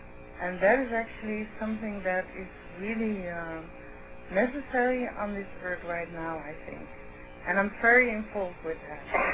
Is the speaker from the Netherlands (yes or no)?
yes; Netherlands; I'm from Holland originally.